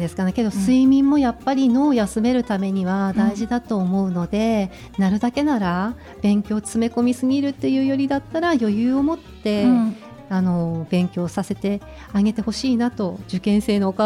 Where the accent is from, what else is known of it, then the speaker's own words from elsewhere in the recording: Hachinohe, Aomori, Japan; also born or lived in Hirosaki; 地元八戸の海猫マラソンのハーフ、うん、あと生まれ故郷の弘前のアップルマラソンのフルマラソン